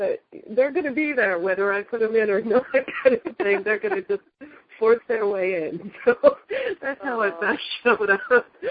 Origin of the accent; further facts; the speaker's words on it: Caledonia, Ontario, Canada; Caledonia, which happened to be my hometown, and the res also where my people are from